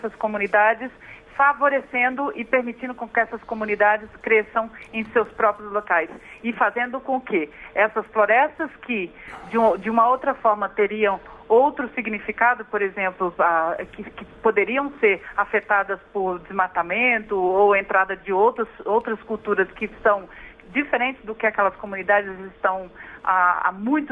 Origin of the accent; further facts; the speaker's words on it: Minas Gerais, Brazil; Olha, eu sou mineira, né? Então mineira gosta de uma prosa.